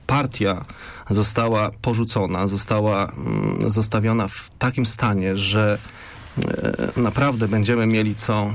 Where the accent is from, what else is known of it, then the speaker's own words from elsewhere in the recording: Poznań, Greater Poland Voivodeship, Poland; Przede wszystkim jestem poznaniakiem. Z dziada, pradziada.